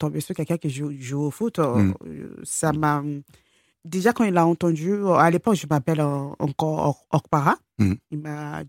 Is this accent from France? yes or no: yes; France; Oh, je me vois pas vivre ailleurs que la France. Parce que la France m'a tendu là-bas. J'ai grandi ici. J'ai plus d'amis en Afrique. Mmh. Et je réfléchis plus comme les gens au Nigeria.